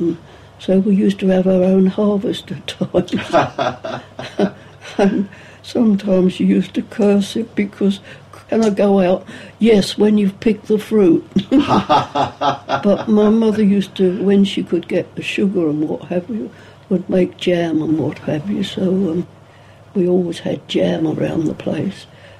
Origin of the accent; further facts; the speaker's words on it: London, United Kingdom; born there; By Whitechapel and Hackney on the other side. And, well, it was a very busy East working class area.